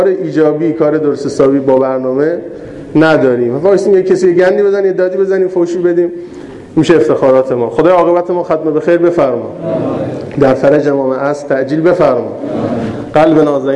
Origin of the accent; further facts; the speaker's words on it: Mashhad, Razavi Khorasan, Iran; گفتم ما مشهدیم، اومدیم اینجا،